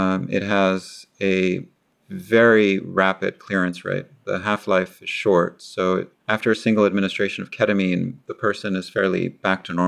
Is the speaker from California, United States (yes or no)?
yes; California, United States; Growing up in the Bay Area, every year we had the same story from the cop who came with the suitcase of drugs